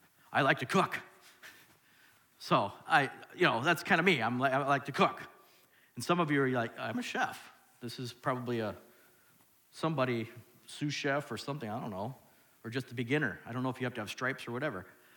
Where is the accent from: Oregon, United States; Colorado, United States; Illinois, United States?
Oregon, United States; I'm from Oregon, and I happen to like shoes a little bit